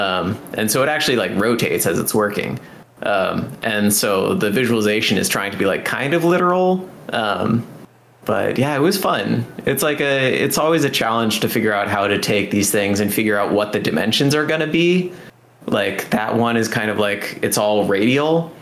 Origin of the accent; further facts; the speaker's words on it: New Jersey, United States; also born or lived in Virginia; I grew up in New Jersey. Okay. And then went to college in Virginia.